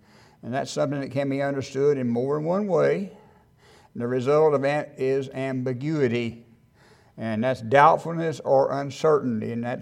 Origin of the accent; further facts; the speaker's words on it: Texas, United States; I'm a Texan, and this is a disclaimer.